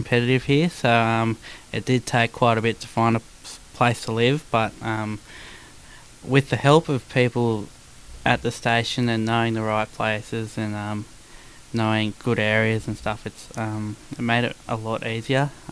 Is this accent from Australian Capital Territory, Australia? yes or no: yes; Canberra, Australian Capital Territory, Australia; now in Alice Springs, Australia; I'm from Canberra originally, and I moved up here about 2 months ago, nearly 3 months ago now.